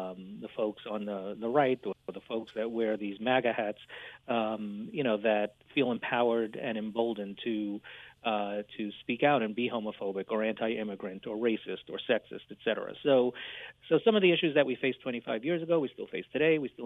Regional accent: New York City, New York, United States; I grew up in Far Rockaway, Queens, so on the border of Long Island.

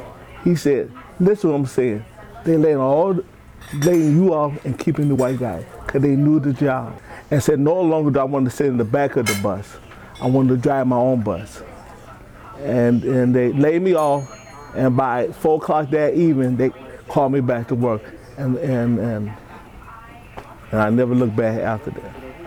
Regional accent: Hammond, Indiana, United States; Even though I grew up in Hammond, with races. I felt more racist at Inland than I did in Hammond.

